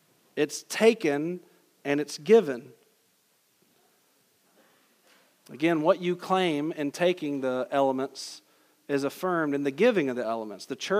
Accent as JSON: {"language": "English", "region": "Georgia", "country": "United States", "tie": "born or raised there", "said": "I'm just speaking subjectively how I grew up in Georgia and what I saw in California at different churches"}